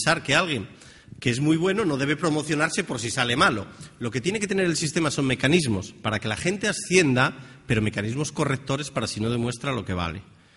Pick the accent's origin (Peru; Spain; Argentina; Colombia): Spain; Asturias; now in Galicia, Spain; Leo perfectamente el gallego, pero non lo hablo bien. Soy de Asturias, llevo 2 años aquí